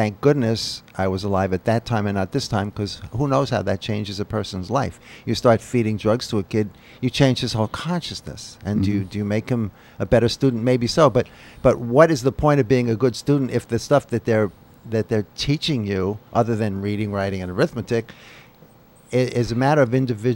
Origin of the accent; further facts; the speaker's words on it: Bronx, New York, United States; I was born and raised in the Bronx.